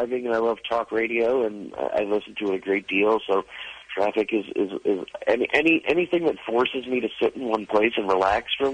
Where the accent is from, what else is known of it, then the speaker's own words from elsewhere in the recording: New York, United States; now in Los Angeles, United States; I grew up in New York my whole life. I've never lived anywhere else.